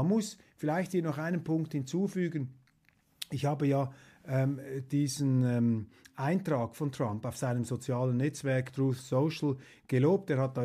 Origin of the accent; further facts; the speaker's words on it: Switzerland; Ich sage Ihnen als Schweizer, so schlimm ist es nicht.